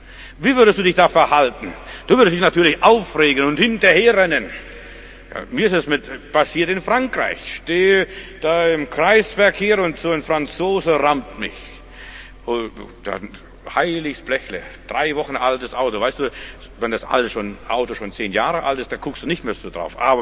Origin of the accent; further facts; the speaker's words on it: Russia; Nicht mal bei uns in Russland gab es so viel Schnee, was ich dort gesehen habe.